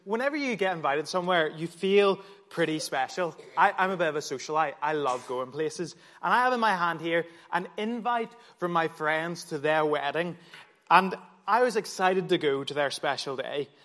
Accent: Ireland; So for me in particular, being an Irishman, I really struggle with the idea that whoever includes English rugby fans.

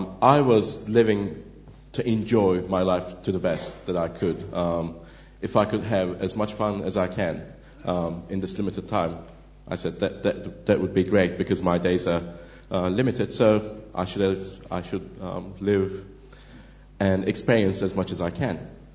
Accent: Turkey; now in Cardiff, United Kingdom; I'm from Turkey.

